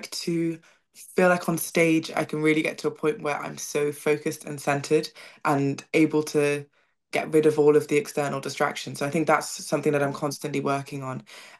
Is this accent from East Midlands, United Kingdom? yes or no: yes; Nottingham, East Midlands, United Kingdom; Oh my gosh, yeah. Nottingham is great.